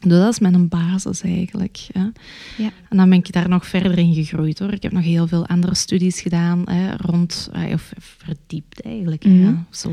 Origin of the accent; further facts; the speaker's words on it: Geel, Antwerp, Belgium; Nu, ik ben van Geel. We zijn redelijk bekend en befaamd voor onze gezinsverpleging en ook onze grote psychiatrie hier. We hebben ook heel veel bijzondere doelgroepen hier op dit grondgebied in Geel.